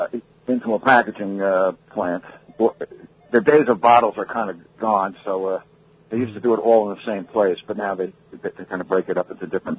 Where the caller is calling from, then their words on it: Patchogue, New York, United States; Patchogue.